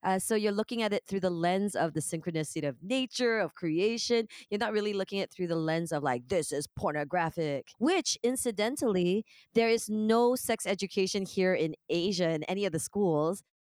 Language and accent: English; Canada; I grew up in Canada